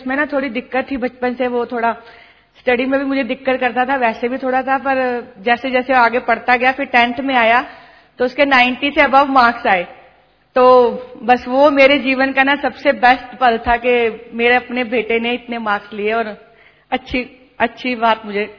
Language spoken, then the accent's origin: Hindi; Amritsar, Punjab, India; मैं अमृतसर से आई हूँ